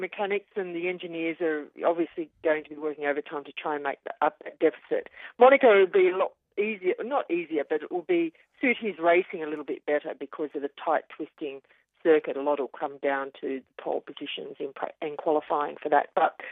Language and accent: English; Australia; being Australian, I was also interested